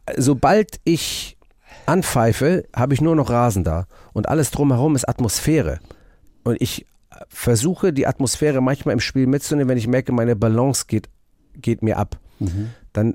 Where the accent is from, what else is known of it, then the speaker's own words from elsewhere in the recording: Hamburg, Germany; Ich bin Hamburger, genau.